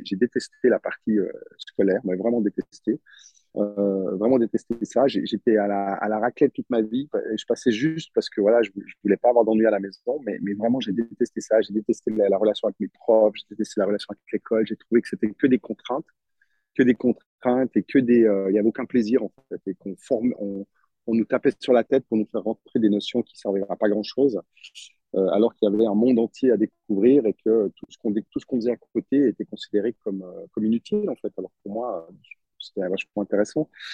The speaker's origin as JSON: {"language": "French", "town": "Montreux", "region": "Vaud", "country": "Switzerland", "tie": "born or raised there", "said": "j'ai grandi en Suisse, dans une petite ville, la petite ville de Montreux, une petite ville de 20 000 habitants. Donc, c'était une ville, un grand village, on va dire, où je connais un peu tout le monde."}